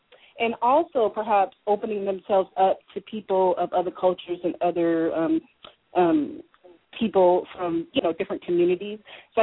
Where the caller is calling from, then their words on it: Austin, Texas, United States; I'm calling from Austin, Texas.